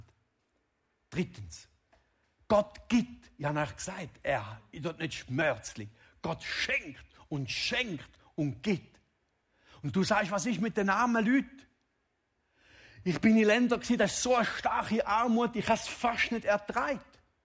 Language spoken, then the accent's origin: German; Switzerland; Wenn wir als Schweizer anfangen, das Evangelium und die Bibel aus unserem gemeinschaftlichen Dasein nehmen